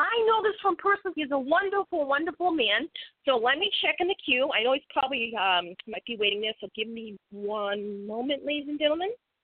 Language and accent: English; Boston, Massachusetts, United States; I'm a Bostonian, but I'm living up here in Maine, so kind of confuses people